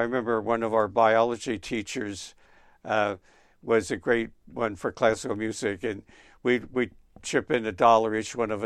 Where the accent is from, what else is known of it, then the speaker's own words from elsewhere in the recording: Philadelphia, Pennsylvania, United States; And I'm thankful that my history was a very good one growing up in Southwest Philadelphia. I'm one of six, the oldest of six.